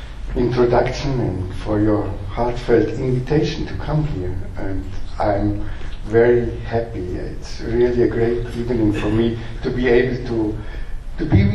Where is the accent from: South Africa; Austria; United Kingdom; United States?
Austria; Vienna; I come from Vienna. This is the courtyard of the University of Vienna